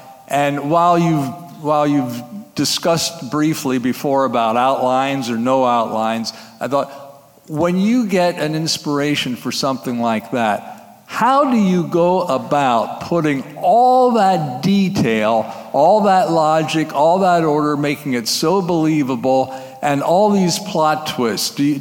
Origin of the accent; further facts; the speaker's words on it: Lebanon, Pennsylvania, United States; I'm from Lebanon, Pennsylvania, currently in the process of moving to nearby Myers Town.